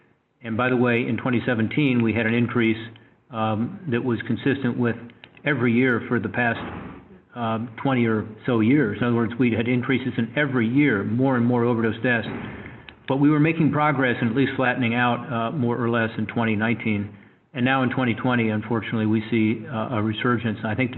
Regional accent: Ohio, United States; But there's no question that in my home state of Ohio, in most of our communities, we've seen an upsurge

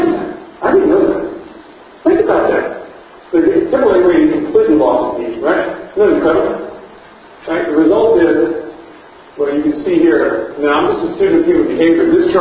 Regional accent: United States; As an American, because this is what happened in my country.

